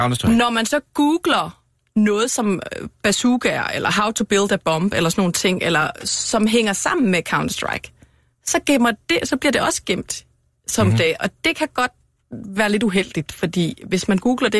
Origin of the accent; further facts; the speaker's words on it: Aarhus, Central Denmark Region, Denmark; nu kommer jeg fra Aarhus, så jeg har hørt rigtig mange sådan nogle Aarhus-vittigheder